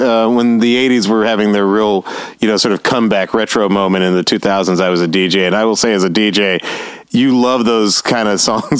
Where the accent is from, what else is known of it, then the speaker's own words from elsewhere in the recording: Atlanta, Georgia, United States; maybe because I was growing up in Atlanta.